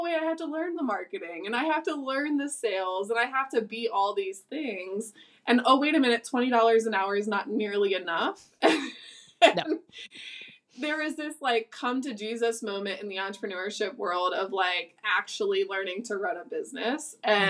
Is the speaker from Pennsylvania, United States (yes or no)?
yes; Philadelphia, Pennsylvania, United States; We ended up moving out to Kansas. I'm from Philly.